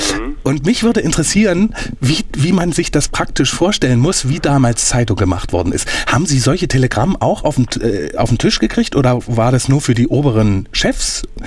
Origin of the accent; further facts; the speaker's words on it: Thuringia, Germany; Ich bin hier in Thüringen groß geworden